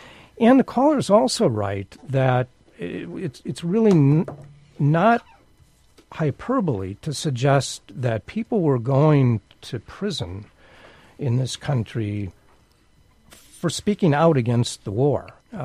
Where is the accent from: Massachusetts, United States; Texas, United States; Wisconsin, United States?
Wisconsin, United States; Milwaukee; born there; Well, actually, when I was born in Milwaukee in 1960